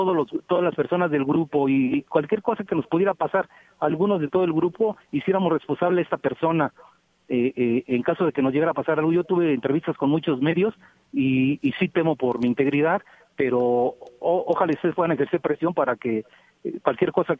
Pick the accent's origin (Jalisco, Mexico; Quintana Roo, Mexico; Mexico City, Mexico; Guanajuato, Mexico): Mexico City, Mexico; Yo soy de aquí, de la Ciudad de México.